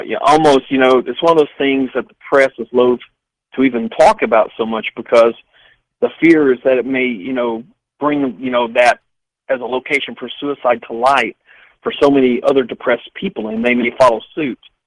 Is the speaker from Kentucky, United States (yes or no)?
no; St. Louis, Missouri, United States; also born or lived in Scott City, United States; I was born and raised in St. Louis, and I actually went to high school in a very small town called Scott City, right beside Cape Girardeau.